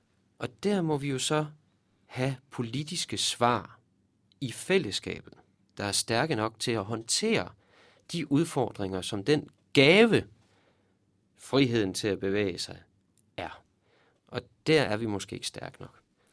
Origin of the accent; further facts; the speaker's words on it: Viborg, Central Denmark Region, Denmark; also born or lived in Holstebro; Jamen jeg er født i Holstebro, men har boet i Viborg hele mit liv. Og er viborgenser.